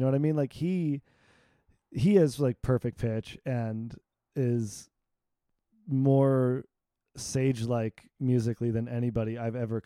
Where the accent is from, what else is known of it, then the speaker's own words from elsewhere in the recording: Michigan, United States; when I was growing up in Michigan, I lived in like near Detroit.